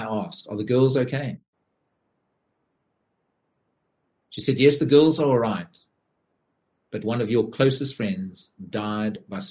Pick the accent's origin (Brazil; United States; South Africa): South Africa; now in Surrey, United Kingdom; I'm a South African living down in Surrey in the UK.